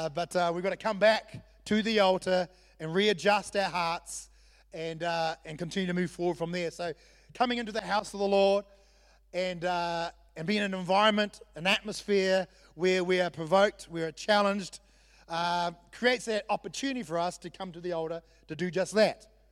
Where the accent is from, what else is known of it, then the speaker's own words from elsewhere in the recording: Southland, New Zealand; I'm half Scottish and half Samoan. One half of me wants it for free and the other half doesn't want to give it away, amen? So I know that. We are Southlanders, we are a Scottish settlement